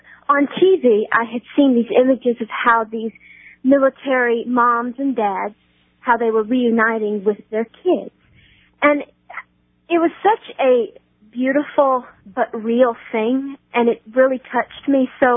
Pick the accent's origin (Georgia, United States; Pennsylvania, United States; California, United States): Georgia, United States; Marietta; Yes, I'm from Marietta, Georgia.